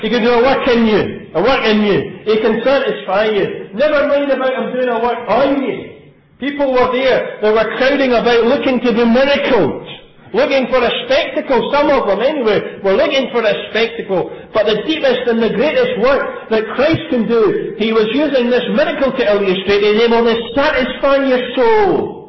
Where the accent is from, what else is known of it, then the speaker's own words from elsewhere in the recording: New Cumnock, Scotland, United Kingdom; We come from New Cumnock. If you've got ten houses in a row, it's a big street in New Cumnock.